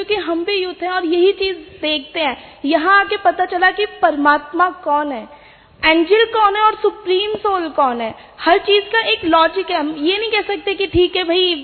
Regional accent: Delhi, India; मैं दिल्ली से हूँ।

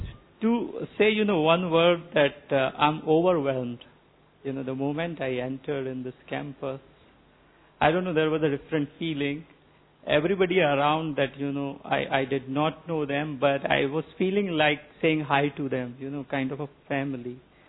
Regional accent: Pune, Maharashtra, India; I came from Pune.

